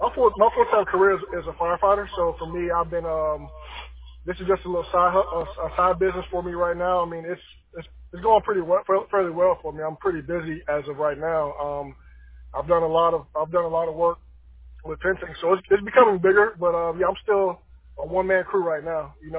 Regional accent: Miami, Florida, United States; I'm originally from Miami, Florida, so I've done, all my family's out of Miami

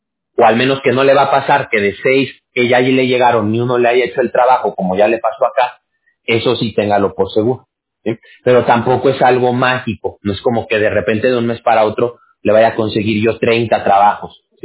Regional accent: Aguascalientes, Mexico; yo prácticamente me crié en Aguascalientes.

